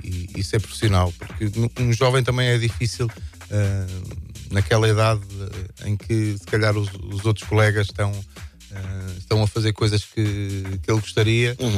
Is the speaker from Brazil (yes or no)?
no; Amarante, Porto, Portugal; eu sou de Amarante, jogava futebol. Não só na rua, mas também em torneios que a Câmara Municipal organizava, participava pela minha freguesia, São Gonçalo